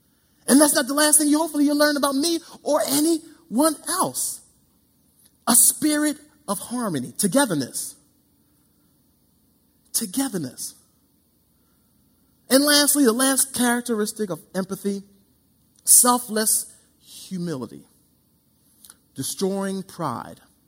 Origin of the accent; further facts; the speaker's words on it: Philadelphia, Pennsylvania, United States; I remember growing up in Philly.